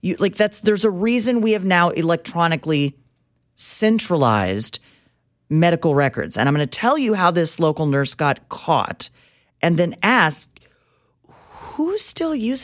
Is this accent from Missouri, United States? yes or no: yes; Kansas City, Missouri, United States; now in Las Vegas, United States; I'm from Kansas City. I'm sorry. I'm in Vegas.